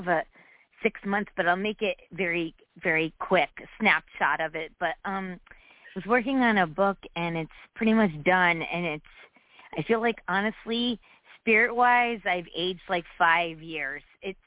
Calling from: Connecticut, United States; Hi, this is … from Connecticut.

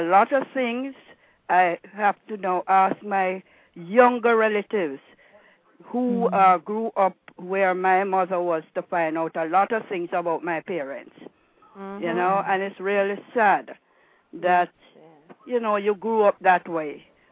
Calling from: Huntington, New York, United States; I'm calling from Huntington in Suffolk County, New York.

